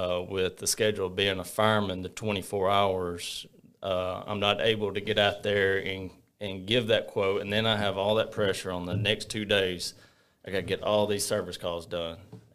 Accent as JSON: {"language": "English", "town": "Fayetteville", "region": "Alabama", "country": "United States", "tie": "born or raised there", "said": "Well, I am from Fayetteville, Alabama, a little small town, and I went to Fayetteville to about my seventh grade."}